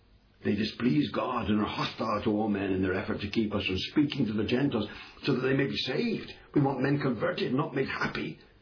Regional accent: England, United Kingdom; I'm an Englishman. The English, I tell the English now, we've had 500 or 600 years of gospel ministry.

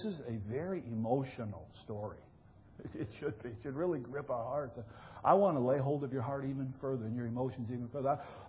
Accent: Michigan, United States; Now that holds significance to me because I'm from Michigan.

